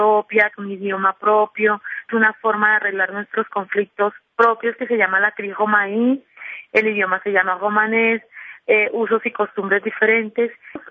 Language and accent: Spanish; Colombia; nosotros tenemos cédula colombiana, somos ciudadanos colombianos, tenemos una connotación étnica que somos gitanos.